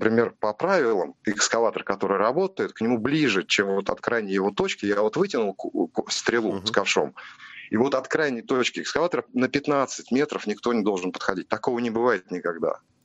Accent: Moscow, Russia; мне в силу того, что я москвич, что мне много лет

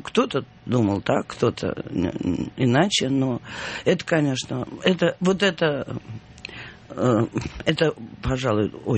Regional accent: Saint Petersburg, Russia; now in Moscow, Russia; как бросать родной, любимый город, где ты родился, где могилы твоих близких, родных

